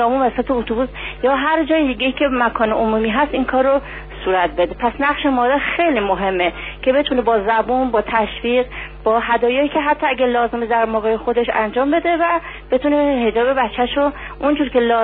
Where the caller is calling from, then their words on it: Tehran, Tehran Province, Iran; از تهران هستم،